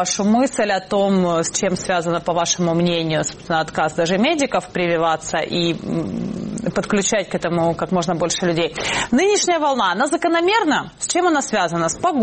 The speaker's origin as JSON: {"language": "Russian", "region": "southern Ukraine", "country": "Ukraine", "said": "я сама родом из Украины, из небольшого городка на юге у страны"}